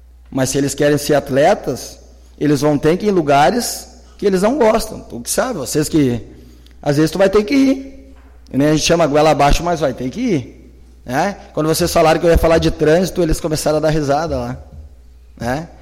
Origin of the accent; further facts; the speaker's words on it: Novo Hamburgo, Rio Grande do Sul, Brazil; now in Sobradinho, Brazil; eu sou de fora, eu sou de Novo Hamburgo, natural, eu sigo aqui, eu tenho a família aqui.